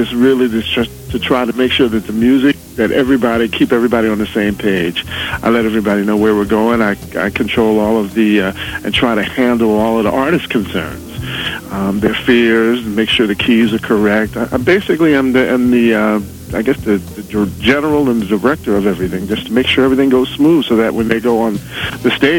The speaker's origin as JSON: {"language": "English", "town": "Philadelphia", "region": "Pennsylvania", "country": "United States", "tie": "born or raised there", "said": "I came from Winfield"}